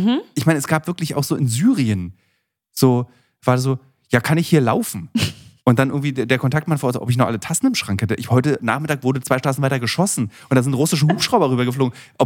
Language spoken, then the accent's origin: German; Berlin, Germany; als Berliner fand ich das natürlich so, was für eine Verrückte.